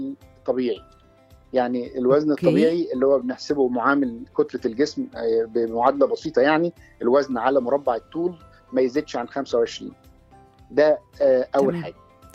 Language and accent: Arabic; Egypt; لكن عندنا في مصر على سبيل المثال